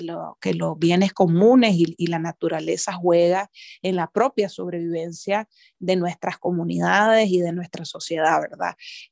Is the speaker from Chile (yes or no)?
no; Nicaragua; como nicaragüenses